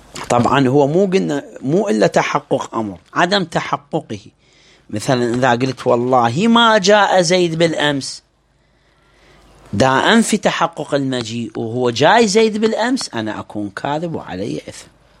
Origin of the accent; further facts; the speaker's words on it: Iraq; هاي عندنا بالعراق